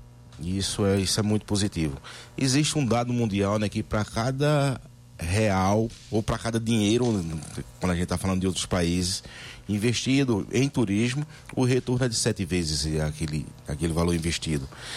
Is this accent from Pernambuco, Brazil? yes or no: yes; Pernambuco, Brazil; sou de Pernambuco.